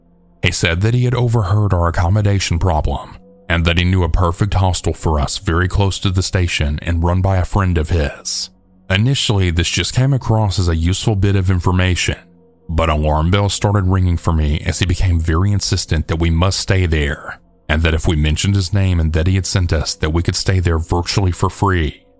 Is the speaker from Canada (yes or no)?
yes; Canada; We're Canadian, and we had also stopped in Italy for about 2 days.